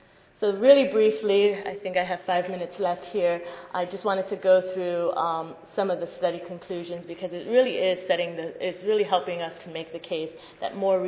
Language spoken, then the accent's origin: English; New York City, New York, United States; I'm from New York City, we have a very, very diverse population